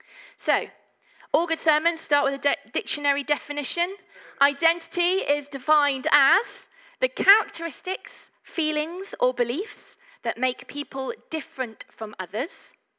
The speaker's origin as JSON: {"language": "English", "region": "England", "country": "United Kingdom", "said": "I'm English. I am a woman."}